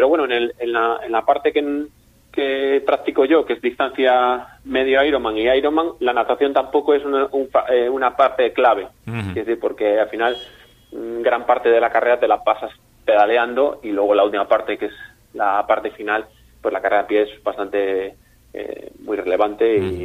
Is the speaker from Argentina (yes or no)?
no; Piélagos, Cantabria, Spain; yo vengo de la zona de Piélagos. De niño corría en el atletismo Piélagos.